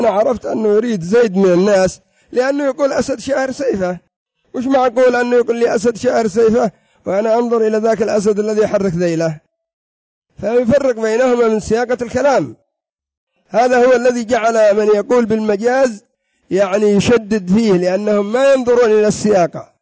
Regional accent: Yemen; مثل عندنا في اليمن تريد كذا كذا قال ماشي ماشي، يعني ما أريد

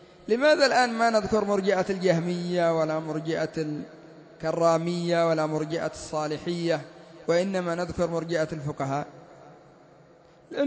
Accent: Yemen; انظروا إلى عندنا في اليمن، الناس يتأثرون بالحزبيين أكثر من تأثرهم بالرافضة

